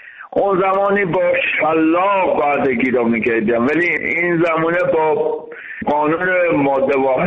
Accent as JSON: {"language": "Persian", "country": "Iran", "said": "من ایرانی هستم، جانم را فدا ایران میکنم."}